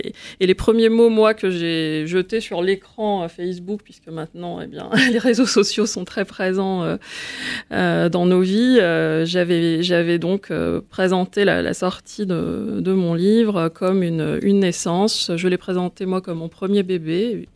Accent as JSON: {"language": "French", "country": "Tunisia", "tie": "born or raised there", "moved": "as an adult", "lives_now": "France", "said": "cette société où je suis née en Tunisie, parfois en vivant plus comme une Française que comme une Tunisienne, donc beaucoup de paradoxes dès la plus tendre enfance, et puis ensuite l'arrivée en France à 22 ans"}